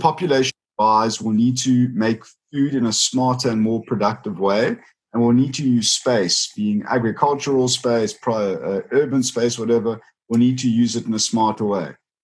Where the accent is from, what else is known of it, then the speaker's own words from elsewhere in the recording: Cape Town, Western Cape, South Africa; I have a non-agri background. So I grew up in Cape Town.